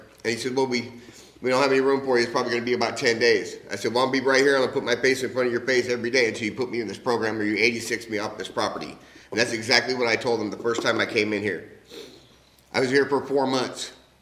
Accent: England, United Kingdom; born there; I was born in England with my mom, my dad, and my brother.

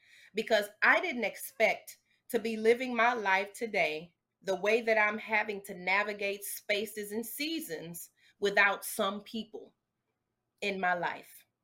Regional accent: the South, United States; now I'm from the South, as you can hear, I didn't say mother, I didn't say mommy, I said mama, okay?

